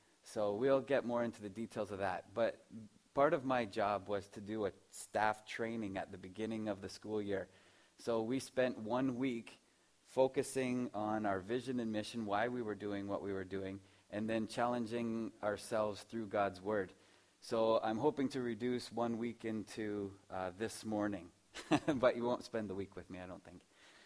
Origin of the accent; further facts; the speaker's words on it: Cortland, Ontario, Canada; Yeah, I grew up in the Cortland area.